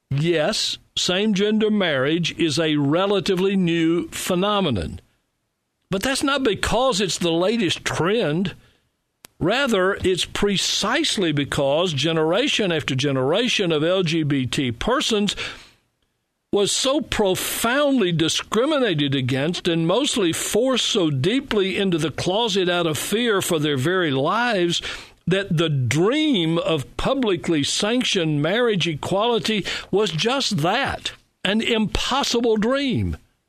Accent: Louisiana, United States; a federal court judge in my home state of Louisiana broke what had come to look like an unending winning streak for marriage equality in our country

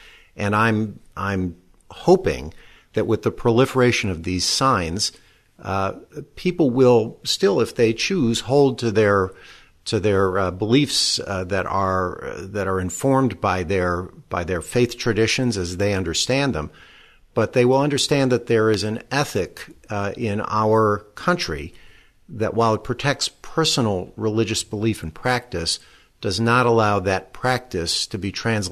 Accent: Midwest, United States; Where I grew up in the Midwest, I was more used to seeing signs that said no Jews, no Irish, things like that.

